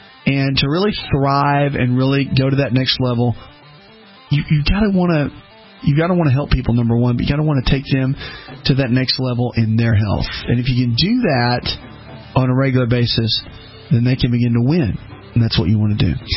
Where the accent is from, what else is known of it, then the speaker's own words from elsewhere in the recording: the South, United States; When I started traveling years ago, growing up in the South, when I started speaking a lot and just traveling